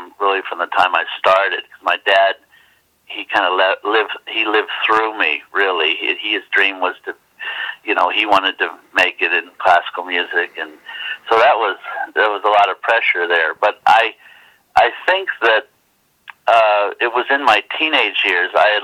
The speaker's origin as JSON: {"language": "English", "region": "Louisiana", "country": "United States", "said": "Well, it was I'm originally from Louisiana, and my father, he's just passed in the last couple of years"}